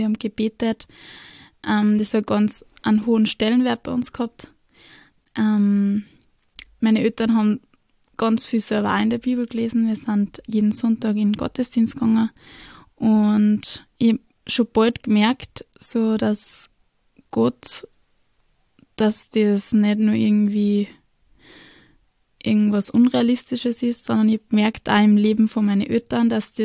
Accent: Salzburg, Austria; moved away as an adult; now in Upper Austria, Austria; Ich bin jetzt gerade 23 Jahre alt geworden. Ich komme ursprünglich aus dem Land Salzburg. Habe vor 1,5 Jahren geheiratet und bin nach Oberösterreich gezogen

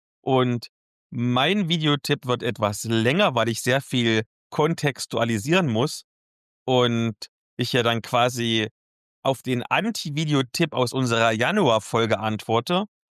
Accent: Eisleben, Saxony-Anhalt, Germany; über den aktuellen Zustand meiner Heimatstadt Lutherstadt Eisleben

